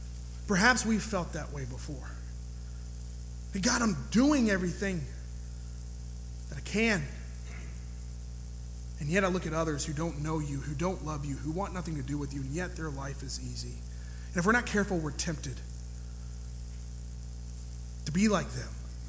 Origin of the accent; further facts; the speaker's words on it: Georgia, United States; This is a psalm of, I say Asaph because I'm from Georgia. That might not be the way you pronounce it.